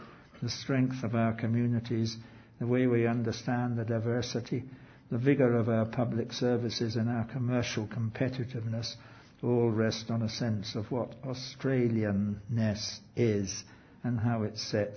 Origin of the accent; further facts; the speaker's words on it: England, United Kingdom; But my fellow English have usually confused Englishness completely with being British.